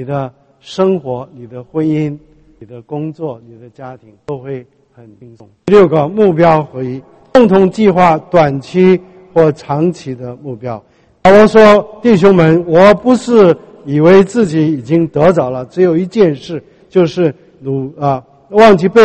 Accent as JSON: {"language": "Chinese", "country": "China", "moved": "yes", "said": "我也是国内来的，我是山东人，我没有长在山东，但是我的父母其实是山东人，我是中国大陆人，我们国内出来的，"}